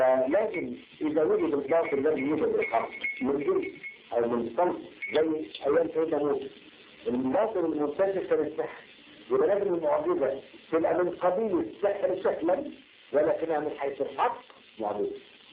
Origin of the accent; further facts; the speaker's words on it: Alexandria, Alexandria Governorate, Egypt; قصه حدثت عندنا في اسكندريه